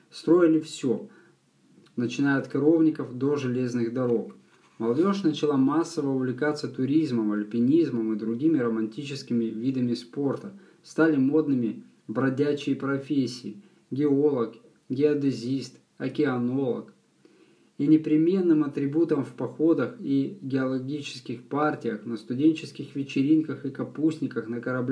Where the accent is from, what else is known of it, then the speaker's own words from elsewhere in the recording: Simferopol, Crimea, Ukraine; also born or lived in Zaporizhzhia; плюс 2 года службы в армии, я вернулся в Симферополь.